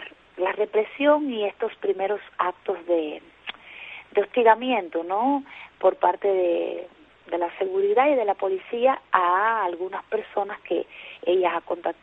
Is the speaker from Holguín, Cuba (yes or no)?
yes; Antilla, Holguín, Cuba; moved away as an adult; now in Havana, Cuba; en el pueblo donde yo nací, donde yo me crié toda mi vida, hasta venir a La Habana ya de 30 años de edad, Antilla, un pueblo muy pequeñito, creo que el más pequeño de toda nuestra isla